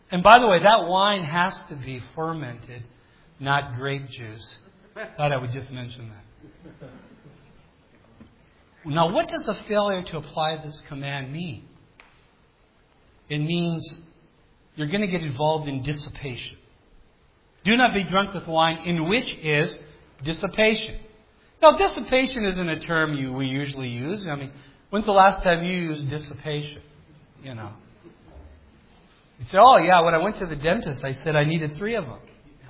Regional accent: Minnesota, United States; You know, I grew up on the Iron Range.

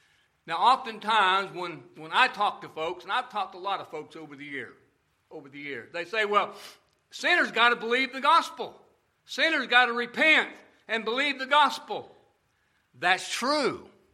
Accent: Utah, United States; I grew up out in the Rocky Mountains. I spent a lot of my youth in northern Utah. You know what's in Utah? Mormons.

